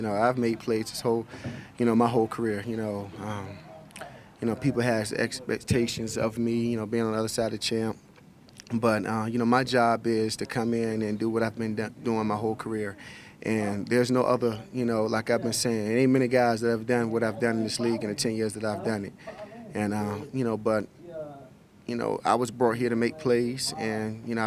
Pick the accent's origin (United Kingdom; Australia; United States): United States; Chesapeake, Virginia; I'm from Chesapeake, Virginia, so it's like a 5.5-hour drive from home.